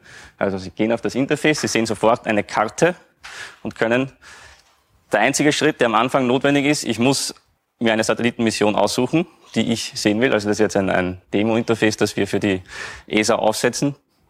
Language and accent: German; Vienna, Austria; man hört es vielleicht, ich komme aus Wien, also nicht ein bisschen weiter im Süden.